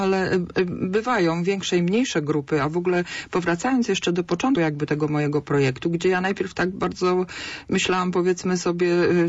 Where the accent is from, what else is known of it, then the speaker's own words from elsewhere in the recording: Poznań, Greater Poland Voivodeship, Poland; born there; now in Suchy Las, Poland; Ja jestem taka z wyboru sucha laska, jak ja to sobie mówię. Ale jestem poznanianką z urodzenia, ale mieszkam teraz w Suchym Lesie.